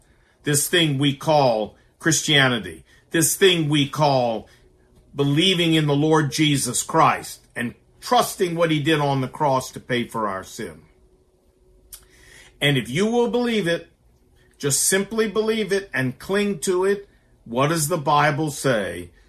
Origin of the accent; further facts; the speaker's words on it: the South, United States; And I was raised in the South, and I love Southern food. Oh, man, do I love Southern food.